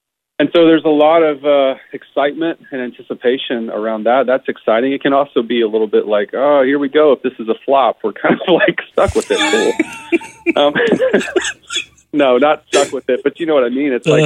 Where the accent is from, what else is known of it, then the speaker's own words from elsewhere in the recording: Marietta, United States; But so growing up in Marietta and being close to Third, just watching that whole rocket take off was like incredible.